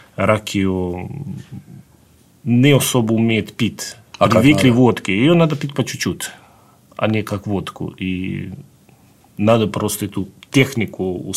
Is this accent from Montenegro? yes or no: yes; Montenegro; Я журналист из Сербии и Черногории.